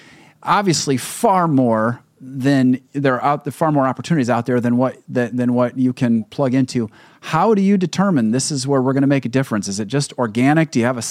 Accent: Fort Wayne, Indiana, United States; now in Michigan, United States; It's interesting growing up in Fort Wayne, and then I got my business degree at Indiana University and then moved to Chicago and then here in Michigan.

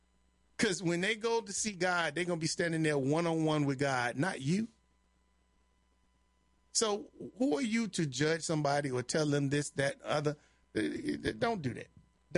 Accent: Chicago, Illinois, United States; At least growing up in Chicago, I can tell you this

